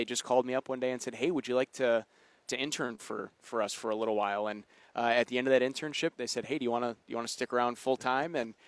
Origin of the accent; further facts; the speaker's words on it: Kenosha, Wisconsin, United States; So I grew up in Kenosha, Wisconsin.